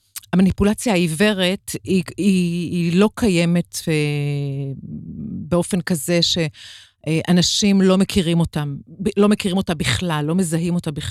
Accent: Bat Yam, Tel Aviv District, Israel; אני בת לאימא שנולדה בקזבלנקה ולאבא שנולד באיסטנבול וגדלתי בבת ים.

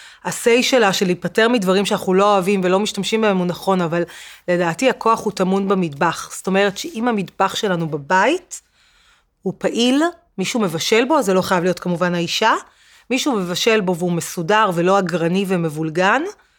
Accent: Ra'anana, Central District, Israel; also born or lived in Tel Aviv; נולדתי בגני צהלה, ובגיל 9 עברתי עם משפחתי לרעננה, אז גדלתי רוב חיי ברעננה, וגם אני גרה היום

